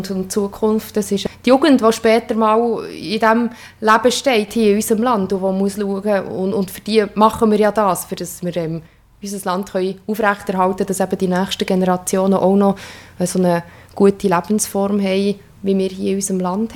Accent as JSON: {"language": "German", "region": "Bern", "country": "Switzerland", "tie": "born or raised there", "said": "Ja, das Emmental ist meine Heimat. Das Emmental ist eine wunderschöne Region."}